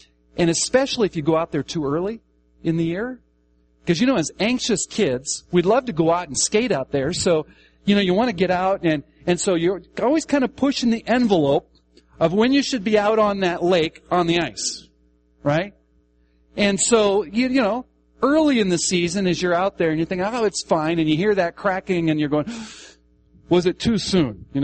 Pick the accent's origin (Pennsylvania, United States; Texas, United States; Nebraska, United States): Nebraska, United States; Omaha; also born or lived in Tracy, Minnesota; You know, I grew up in Omaha, but we moved from Omaha to this little town in southwestern Minnesota by the name of Tracy, Minnesota.